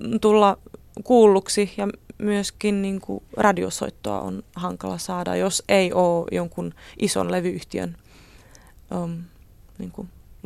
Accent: Orlová, Moravian-Silesian Region, Czechia; Finnish is a second language; now in Finland; Mä olen kotoisin kaupungista nimeltä Orlovaa.

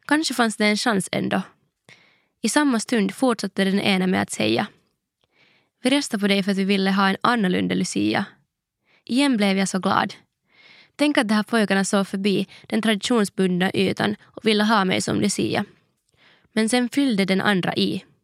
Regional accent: Kirkkonummi, Uusimaa, Finland; Jag växte upp i Bobäck i Kyrkslätt. En liten by drygt 20 kilometer från Helsingfors. Där fanns mycket barnfamiljer, egnahemshus, radhus, en sporthall, dagis och skolor.

